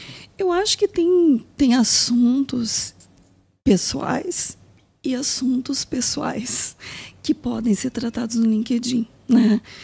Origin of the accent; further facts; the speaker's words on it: Rio Grande do Sul, Brazil; now in Brasília, Brazil; e o tu é porque eu sou gaúcha...